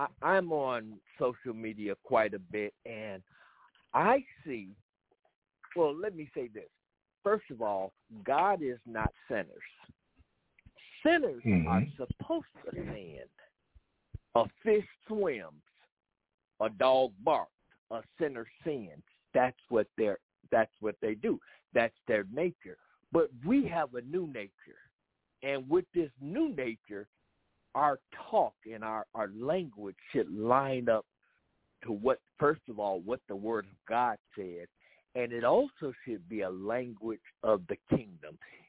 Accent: Chicago, Illinois, United States; Hey, you guys … I am from Chicago.

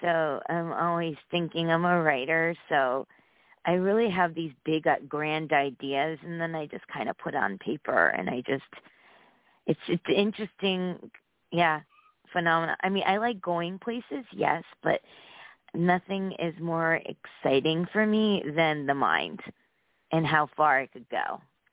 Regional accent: United States; My parents are from India, but I am American as apple pie.

